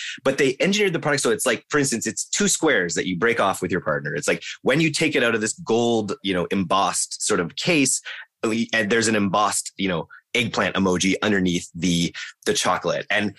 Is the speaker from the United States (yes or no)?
no; Canada; I didn't know about them as a Canadian.